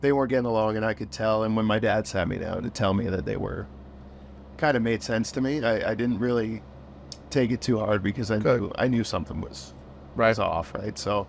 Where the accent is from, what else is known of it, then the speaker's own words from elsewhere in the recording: Norwood, Ontario, Canada; also born or lived in Peterborough / Toronto; So I was born in Peterborough, lived in Toronto for a bit with my parents when I was super young. They divorced, and then I ended up in Norwood.